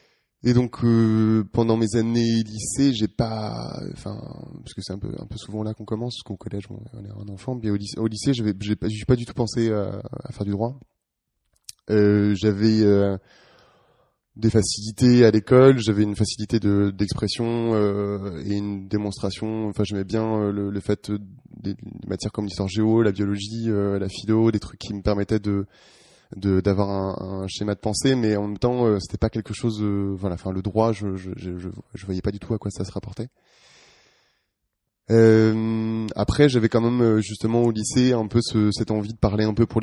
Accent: Brittany, France; Je viens d'une famille rurale, enfin je suis originaire de Bretagne. Mon père est agriculteur, ma famille est plutôt dans le milieu médico-social

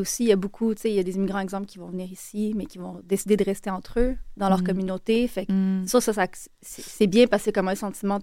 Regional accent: Montreal, Quebec, Canada; born there; Je suis née à Montréal, mais ça fait comme 32 ans que mes parents sont ici. Ils ont immigré d'Algérie.

